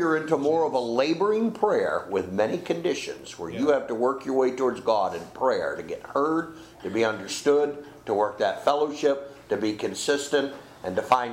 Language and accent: English; Machias, Maine, United States; You know, I always remember growing up in Machias, you know, a mile and a half out of town and such, and never with the town kids